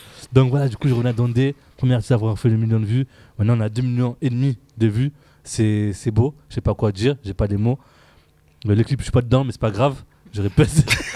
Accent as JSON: {"language": "French", "town": "Marseille", "region": "Provence-Alpes-Côte d'Azur", "country": "France", "said": "on est comorien, on est marseillais avant tout"}